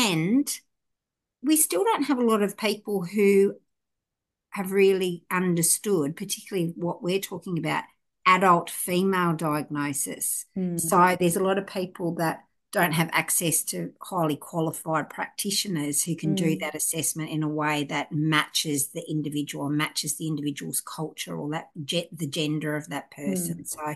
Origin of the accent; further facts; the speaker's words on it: Tasmania, Australia; I grew up in Tasmania and then did a lot of moving in my adult years around sort of different places.